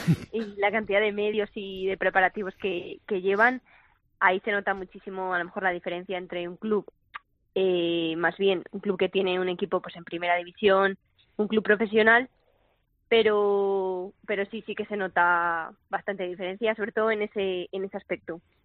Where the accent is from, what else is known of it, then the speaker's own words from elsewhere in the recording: Valladolid, Castile and León, Spain; No, somos de Valladolid, vamos 9 personas.